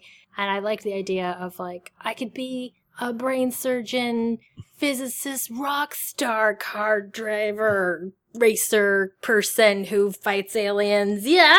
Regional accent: New Jersey, United States; It was set in New Jersey. And I'm from New Jersey, so that was something.

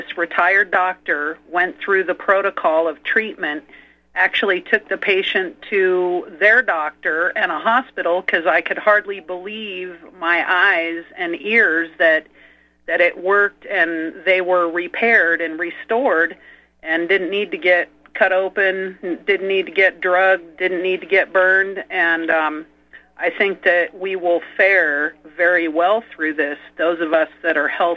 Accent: San Francisco, California, United States; born there; No, Kelso, I was born in San Francisco

